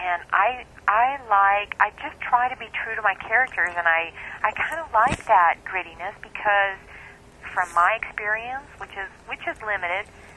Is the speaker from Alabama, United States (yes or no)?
no; Ohio, United States; now in Texas, United States; You know, I grew up in Ohio. I live in Texas now, but I grew up in Ohio, Western Ohio, which is a little ways away from, you know, Amish country.